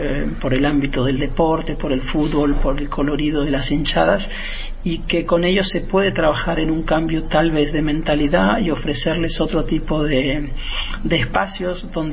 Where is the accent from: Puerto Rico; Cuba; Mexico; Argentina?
Argentina; Yo crecí en Argentina, entonces crecí observando el fútbol argentino.